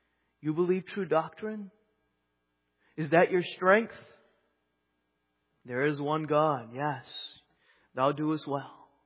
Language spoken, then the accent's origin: English; Singapore; also born or lived in Texas, United States / Pennsylvania, United States; But I grew up in Singapore, in Texas, in Pennsylvania, where there were very few Protestant Reformed people around me, in very small churches or mission groups.